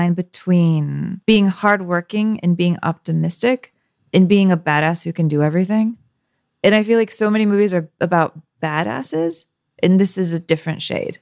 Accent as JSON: {"language": "English", "country": "United States", "tie": "born or raised there", "said": "I grew up in America and I don't know the metric system."}